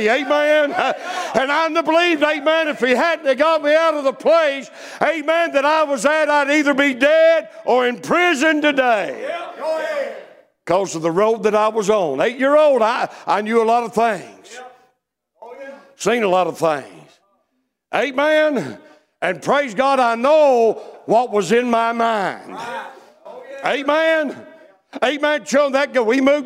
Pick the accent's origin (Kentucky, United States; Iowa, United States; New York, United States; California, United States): Kentucky, United States; Louisville; born there; but I was born in Louisville, Kentucky, amen.